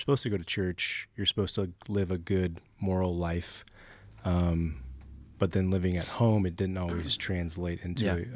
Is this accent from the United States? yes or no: yes; California, United States; So anyways, so it started in Southern California. That's where I grew up, born and raised in SoCal.